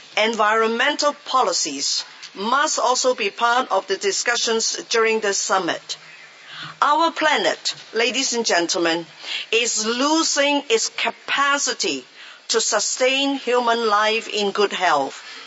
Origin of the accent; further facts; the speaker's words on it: Geneva, Switzerland; I can't say welcome to Rome because this is not my home base. I come from Geneva.